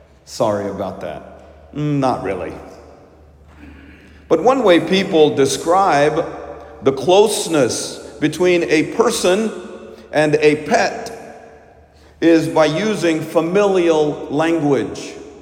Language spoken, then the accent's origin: English; India; In my home country of India and other cultures, multiple families often lived and grew up in the same house.